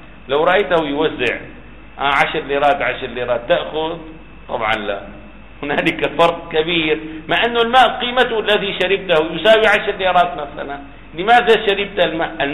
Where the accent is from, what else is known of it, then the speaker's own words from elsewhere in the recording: Damascus, Damascus Governorate, Syria; والله عندنا في دمشق 25 أو مجانا